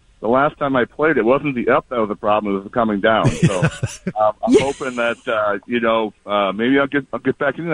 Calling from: Falcon Heights, Minnesota, United States; I'm in Falcon Heights, Minnesota.

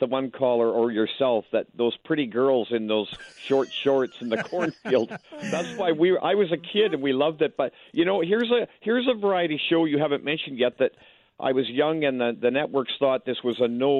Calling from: Canada; I'm calling from Canada.

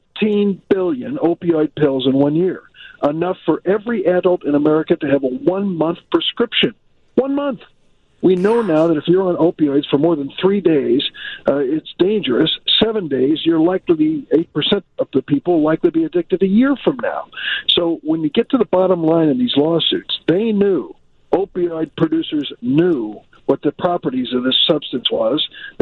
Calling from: Illinois, United States; Well, I can tell you, I'm calling you from Lake County. I just did a roundtable up at Gateway Foundation in Lake Villa

